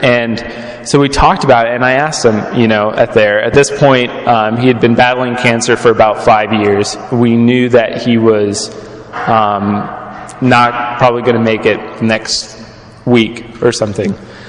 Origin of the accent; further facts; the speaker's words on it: Kansas, United States; Most people know Kansas, my home state, as the state that's in the way of Colorado, right?